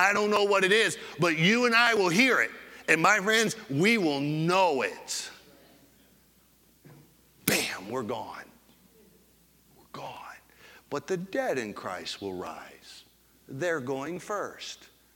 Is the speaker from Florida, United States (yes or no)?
yes; Fort Lauderdale, Florida, United States; I said, I'm from Fort Lauderdale, Florida.